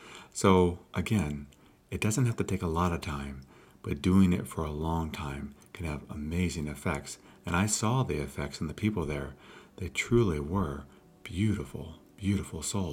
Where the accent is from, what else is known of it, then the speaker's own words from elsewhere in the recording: Iowa, United States; Well, between meditating, growing up in Iowa, and being exposed to Herbert Benson